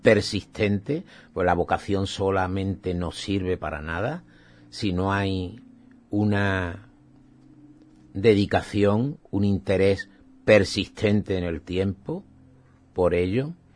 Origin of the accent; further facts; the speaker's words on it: Andalusia, Spain; Estos días de lluvia me acuerdo mucho de mi pueblo, porque a lo largo del río Guadaira puede haber como 15-20 molinos harineros.